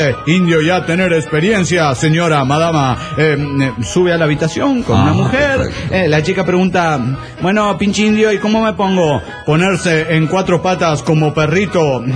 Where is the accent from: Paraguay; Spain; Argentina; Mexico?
Mexico; Cancún, Quintana Roo; de Cancún.